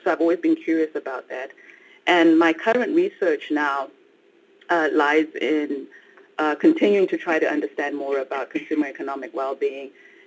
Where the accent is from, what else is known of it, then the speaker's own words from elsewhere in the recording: Zimbabwe; Growing up in Zimbabwe, my mother's a retired teacher